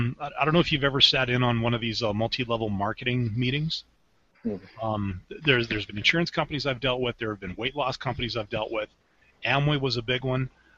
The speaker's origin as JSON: {"language": "English", "country": "Canada", "said": "And I'm Canadian, you know, give me a break."}